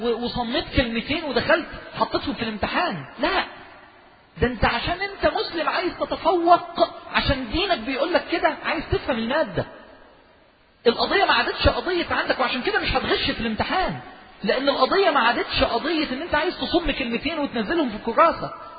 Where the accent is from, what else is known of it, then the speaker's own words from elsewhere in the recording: Egypt; إحنا عندنا في مصر الوقت المشروع الوحيد اللي ما بيخسرش أي مشروع